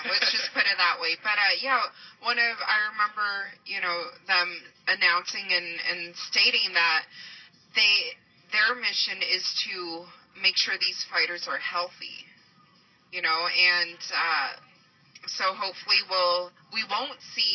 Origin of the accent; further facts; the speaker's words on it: Las Vegas, Nevada, United States; Born and raised in Las Vegas. Sierra Vista High School, class